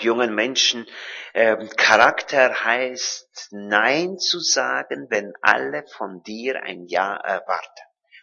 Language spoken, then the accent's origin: German; Transylvania, Romania; Ich bin in Rumänien aufgewachsen. Als Siebenbürger Deutscher, deshalb kann ich einigermaßen Deutsch reden. Ich kann nicht so gut reden wie ihr. Ich kann nicht Dialekt, ich spreche Hochdeutsch. Ich bin im Lande aufgewachsen